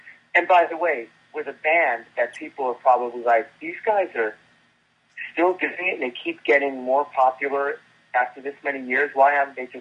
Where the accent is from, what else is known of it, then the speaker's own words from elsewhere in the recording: New York, United States; I grew up on Long Island, so you couldn't escape